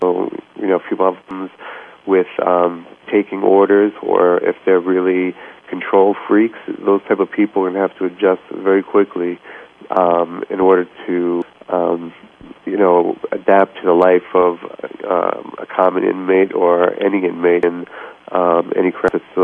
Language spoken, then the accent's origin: English; New York, United States; I was born in New York, lived here all my life, so.